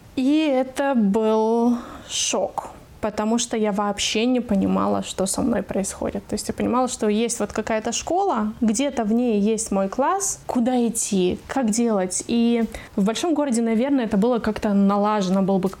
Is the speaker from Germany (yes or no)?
yes; Germany; also born or lived in Russia; я выросла в Германии, но, выйдя замуж, я уезжала жить в Россию.